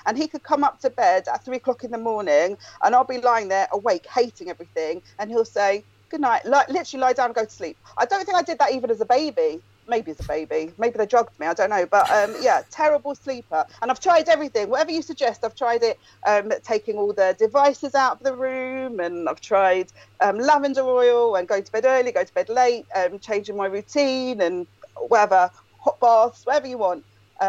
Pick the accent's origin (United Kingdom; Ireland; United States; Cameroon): United Kingdom; East of England; now in London, United Kingdom; I'm from Essex and now I live in North London.